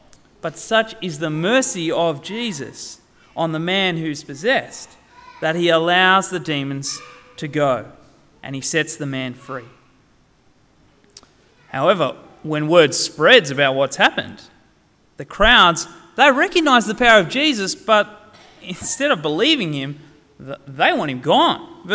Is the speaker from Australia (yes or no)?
yes; Sydney, New South Wales, Australia; growing up in Sydney, I got used to being in lots of crowds.